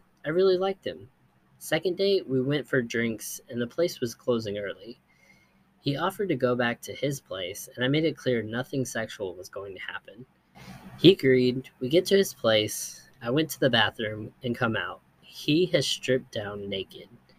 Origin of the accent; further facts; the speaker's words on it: France; He ended up traveling to France, my home country, and his ex-fiancée to go to her sister's wedding.